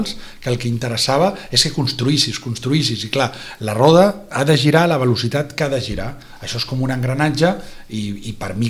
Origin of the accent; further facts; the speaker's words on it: Barcelona, Catalonia, Spain; now in Vilanova i la Geltrú, Spain; jo visc a Vilanova, no sóc de Vilanova